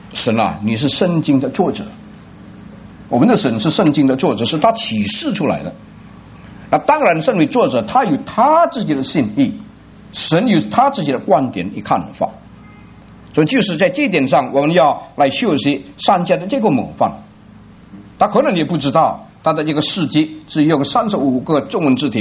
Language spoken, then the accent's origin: Chinese; Indonesia; 感谢神，我是在印尼长大